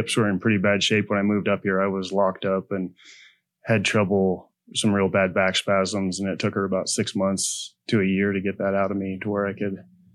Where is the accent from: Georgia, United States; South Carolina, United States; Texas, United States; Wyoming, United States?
Wyoming, United States; Pine Bluffs; I grew up in Southeast Wyoming, a little town called Pine Bluffs, in the 80s. Went to college there in Cheyenne for a little bit and went to horseshoeing school.